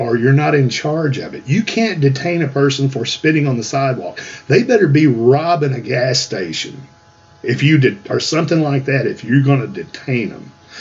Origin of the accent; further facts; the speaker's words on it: Texas, United States; this is Texas. We're just as Texan, if not more so, than any of these damn cucks.